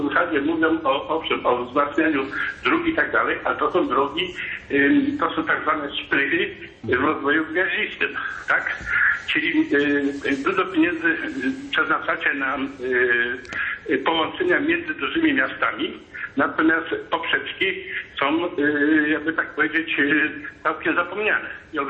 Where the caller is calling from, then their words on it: Greater Poland Voivodeship, Poland; Jestem z Wielkopolski.